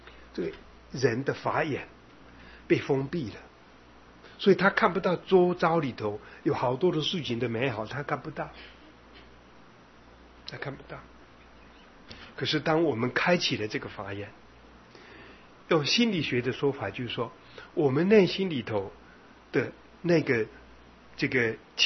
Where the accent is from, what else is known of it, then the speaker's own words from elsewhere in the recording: Taiwan; 我们台湾话这么讲说，家头边拄着剃头刀